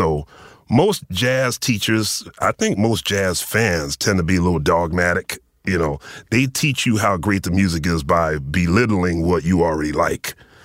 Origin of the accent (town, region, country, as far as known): Philadelphia, Pennsylvania, United States; born or raised there